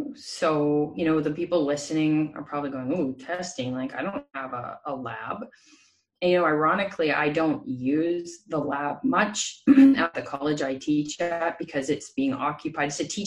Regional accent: Canada; And through my 20s, I also worked with, being Canadian, quite a few professional hockey players

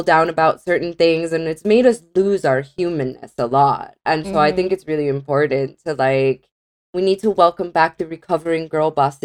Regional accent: United States; now in United Kingdom; I mean, I'm speaking as an American, but also like I live in the UK

